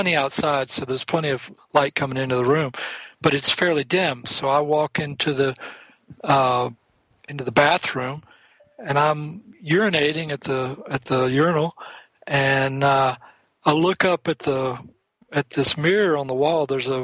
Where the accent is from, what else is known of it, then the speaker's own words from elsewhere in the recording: Houston, Texas, United States; So I was born in East Texas, where there's more rednecks per square inch than any other place in the world. And at the age of eight, my parents divorced, and I was living in Houston, Texas.